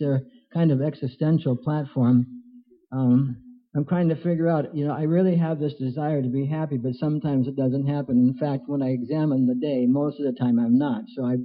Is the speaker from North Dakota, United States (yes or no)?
yes; North Dakota, United States; born there; I was born in North Dakota. Now you met somebody from North Dakota, that means you're a rare person, right?